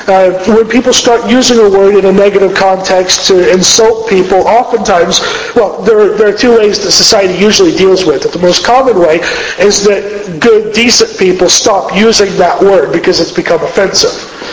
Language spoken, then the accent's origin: English; Alabama, United States; A word growing up, where I grew up in Alabama, is redneck, right?